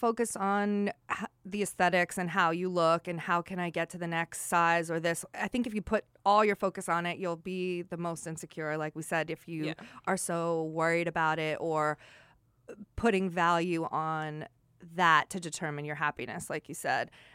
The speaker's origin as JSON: {"language": "English", "town": "Long Island", "region": "New York", "country": "United States", "tie": "born or raised there", "said": "when I was growing up on Long Island, all my friends were 5'1 and 5'2, and I wanted to be shorter so bad."}